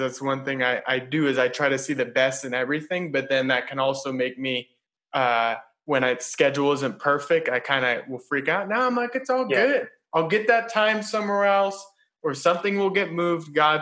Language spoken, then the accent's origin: English; United States; especially being an American and in our culture